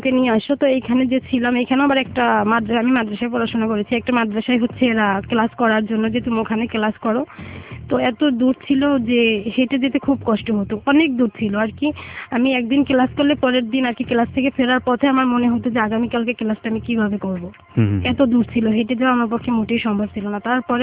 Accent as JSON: {"language": "Bangla", "town": "Kushtia", "region": "Khulna Division", "country": "Bangladesh", "said": "আমাদের গ্রামের বাড়ির কথা কুষ্টিয়াতে"}